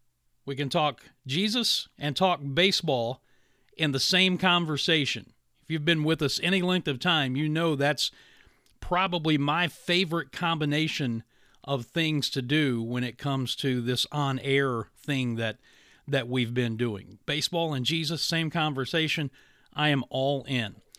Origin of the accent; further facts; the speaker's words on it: Williamson, West Virginia, United States; which is about 40 to 50 miles from where I grew up in Williamson, West Virginia. So that's home. That's our region.